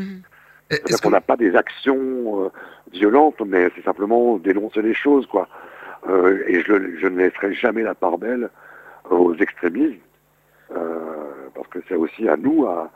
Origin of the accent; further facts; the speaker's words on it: Lille, Hauts-de-France, France; Moi, je suis issu d'un quartier populaire de Lille, Oisem.